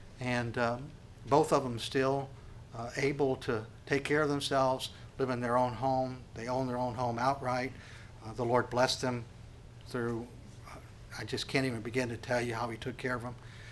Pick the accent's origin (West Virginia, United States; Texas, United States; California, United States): West Virginia, United States; Monongah; born there; the largest coal mine disaster in the United States happened in Monongah, West Virginia, in case you didn't know the great town that I was born in. And it was a coal mining town.